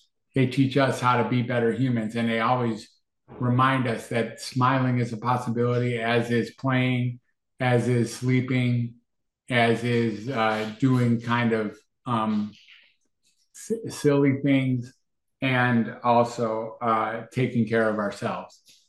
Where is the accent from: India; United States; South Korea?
United States; as an American white human being coming from the suburbs of a major city